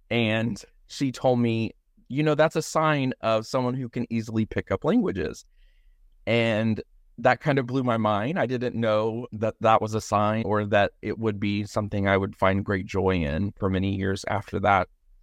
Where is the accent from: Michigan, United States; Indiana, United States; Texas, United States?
Texas, United States; I grew up in a small town outside of Houston, Texas.